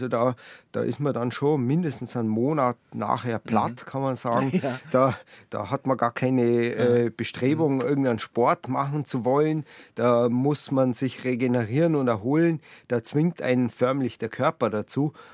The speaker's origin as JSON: {"language": "German", "town": "Buching", "region": "Bavaria", "country": "Germany", "tie": "born or raised there", "said": "genau, da wo ich gelebt habe früher, wo ich aufgewachsen bin, in Buching, da hat man zwar die Berge direkt vor der Haustür"}